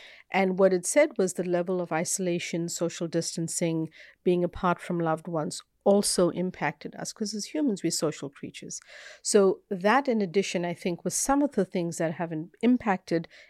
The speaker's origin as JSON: {"language": "English", "country": "South Africa", "tie": "born or raised there", "moved": "yes", "said": "I grew up in South Africa, so I moved here to study."}